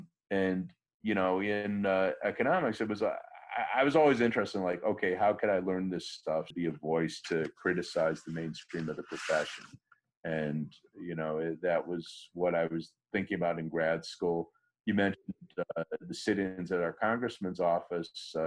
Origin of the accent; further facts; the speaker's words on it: Chicago, Illinois, United States; Yeah, well, I grew up in Chicago under the Daley machine, so I always had a sense politics was kind of corrupt